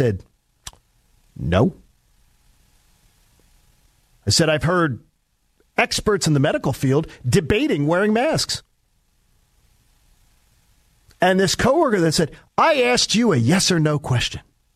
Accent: Broomall, Pennsylvania, United States; there is a senior home on the street I grew up in Broomall, Pennsylvania.

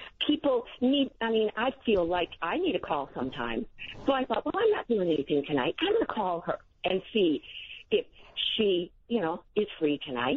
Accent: Michigan, United States; I really don't know her because I'm from Michigan.

